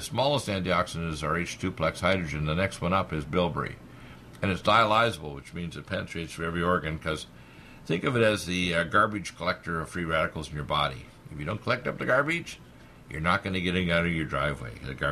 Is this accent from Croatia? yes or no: no; Canada; moved away as an adult; also born or lived in Detroit, United States; now in United States; See, you got to remember, I was born in Detroit, but the first 20 years or so of my life was in Canada, so I'm basically like a stealth American.